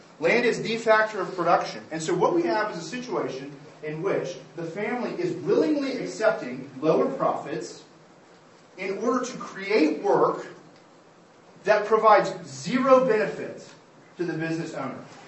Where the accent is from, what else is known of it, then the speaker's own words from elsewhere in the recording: United States; Now, I'm from America, so you know some of my applications you're going to have to worry about, and you also may be suspicious of my accent and all that.